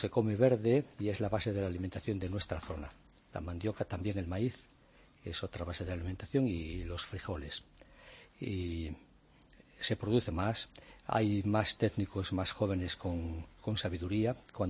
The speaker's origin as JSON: {"language": "Spanish", "region": "Asturias", "country": "Spain", "lives_now": "Mozambique", "said": "Soy asturiano."}